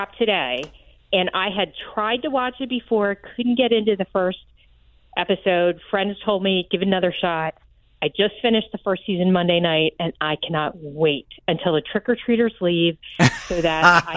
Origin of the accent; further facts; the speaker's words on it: Philadelphia, Pennsylvania, United States; now in Normal, United States; So I'm actually from Philly. I've lived out here. It's actually Normal, Illinois.